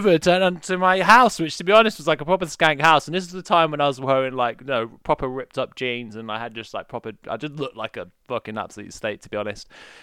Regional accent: Yorkshire and the Humber, United Kingdom; because I'm from Yorkshire, and we planned to move down.

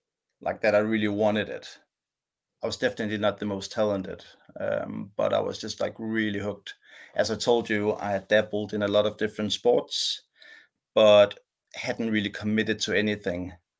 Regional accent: Capital Region of Denmark, Denmark; I grew up in the Danish countryside, approximately 40 kilometers north of Copenhagen, not far from where we're living right now. And I went to a small local school, which stopped at the 7th grade.

